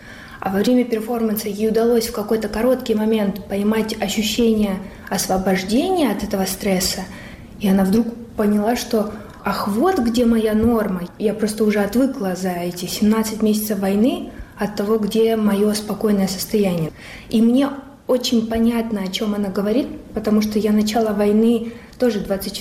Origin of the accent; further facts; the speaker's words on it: Luhansk, Luhansk Oblast, Ukraine; moved away as an adult; Я родилась в Луганске, и я там до 2014 года жила, а после 2014 не была ни разу.